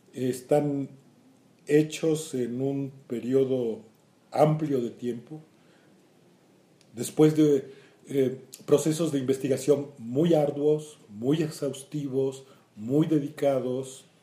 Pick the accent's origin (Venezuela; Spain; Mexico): Mexico; Veracruz; Yo soy de Veracruz, allá me echaron a perder desde niño, las décimas jarochas, la manera como degustamos allá las palabras es como escribo.